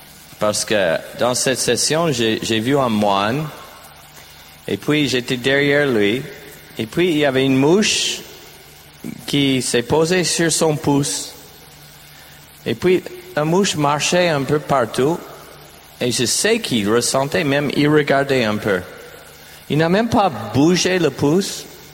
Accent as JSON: {"language": "French", "country": "United States", "accent": "American", "second_language": "French", "said": "Un bon accent américain."}